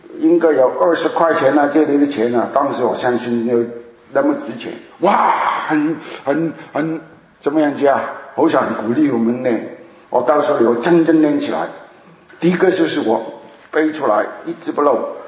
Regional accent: Hong Kong; 以前我是从香港长大，

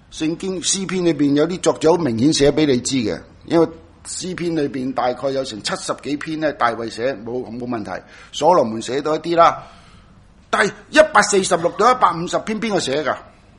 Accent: Hong Kong; 所以咧，我哋中国人就真系要点啊？

